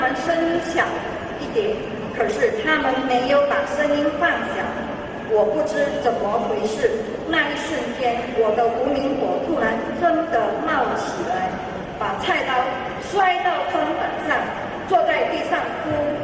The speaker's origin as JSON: {"language": "Chinese", "country": "Malaysia", "said": "我是来自马来西亚的"}